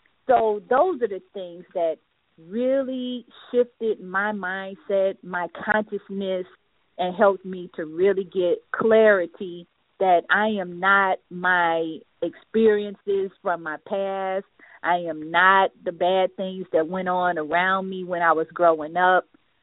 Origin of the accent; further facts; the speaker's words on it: Detroit, Michigan, United States; born there; I was born in Detroit, in east side of Detroit, in the projects, you know, and living in poverty does not really promote a lot of self-love